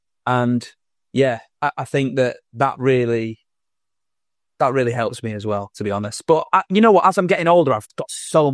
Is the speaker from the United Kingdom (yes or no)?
yes; Fleetwood, North West England, United Kingdom; I'm from Fleetwood originally. I was born in Blackpool, but I grew up in Fleetwood, which, if you know Fisherman's Friends, it's where they're made.